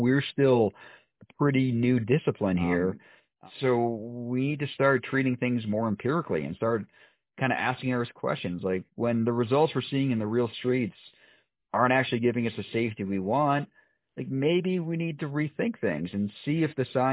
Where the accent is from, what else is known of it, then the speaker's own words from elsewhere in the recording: Watertown, Massachusetts, United States; I grew up in Watertown, Massachusetts, and as a kid, I could walk or bike all over town.